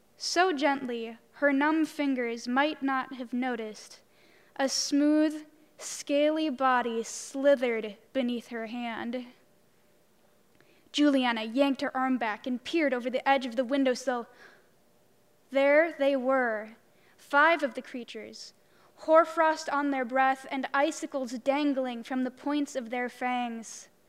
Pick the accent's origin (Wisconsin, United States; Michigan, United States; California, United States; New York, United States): Wisconsin, United States; La Crosse; I'm from La Crosse, Wisconsin, but I live here on campus.